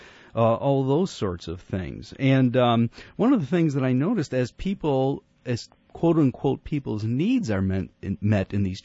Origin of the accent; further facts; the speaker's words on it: Detroit, Michigan, United States; now in St. Louis, United States; I remember I was raised in Detroit, and I do remember congregations in the city who had bowling alleys.